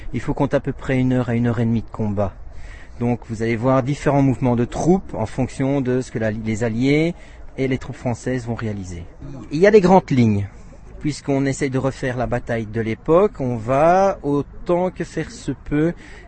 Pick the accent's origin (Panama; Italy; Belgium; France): Belgium; Je suis originaire de Belgique